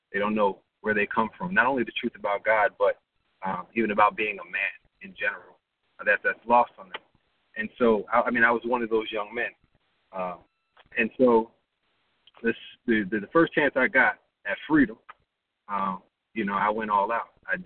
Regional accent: New Jersey, United States; I grew up in North Jersey, about 15 minutes outside of New York City, and it was right smack dab in the hood.

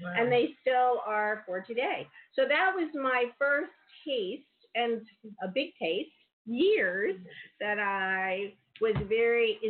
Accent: Virginia Beach, Virginia, United States; So, I was raised in Virginia Beach, Virginia, right around the corner from the Edgar Cayce Institute.

